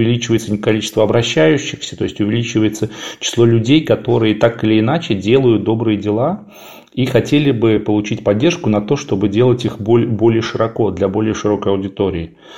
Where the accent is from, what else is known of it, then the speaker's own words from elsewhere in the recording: Saratov Oblast, Russia; Я сам из Саратовской области